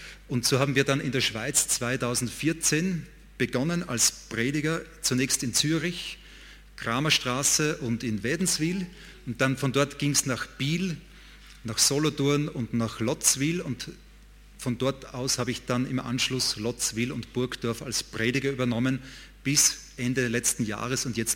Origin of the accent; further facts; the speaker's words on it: Austria; Ich bin ein Österreicher, das habt ihr gehört, wahrscheinlich, nehme ich an. Ich komme aus einer typischen österreichischen Familie.